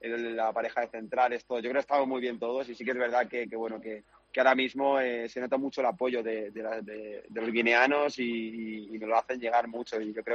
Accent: Spain; yo me crié en España, al final es otra cultura totalmente diferente

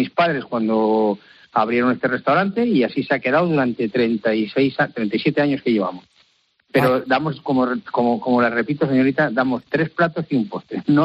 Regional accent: Madrid, Community of Madrid, Spain; Mi madre era de Zaragoza, mi padre era de Madrid y nosotros somos de Madrid los tres.

